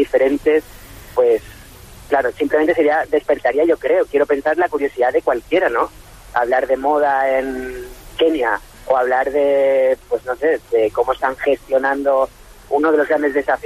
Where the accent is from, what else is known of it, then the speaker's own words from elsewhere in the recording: Seville, Andalusia, Spain; gente en mi ciudad, yo soy de Sevilla